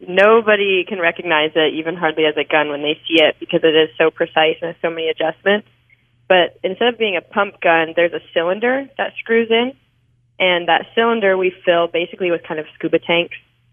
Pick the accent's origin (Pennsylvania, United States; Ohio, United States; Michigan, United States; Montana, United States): Montana, United States; So I grew up in Montana, which is obviously another state that's big into hunting, firearms, things like that.